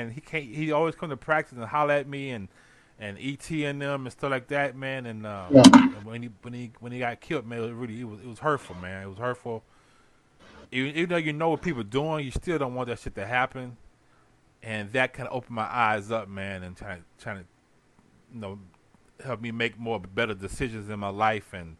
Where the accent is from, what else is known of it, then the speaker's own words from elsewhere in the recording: Houston, Texas, United States; today, y'all, we're going to be discussing our life and growing up in Houston, Texas, Fifth Ward, the Nickel.